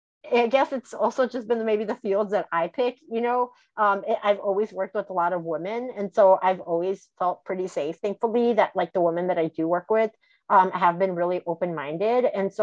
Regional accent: Chicago, Illinois, United States; I'm from the Chicagoland area. And so, you know, big cities tend to also be a little bit more liberal

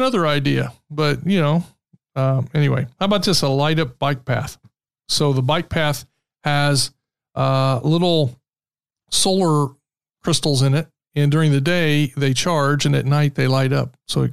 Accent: Indiana, United States; So I'm from Indiana.

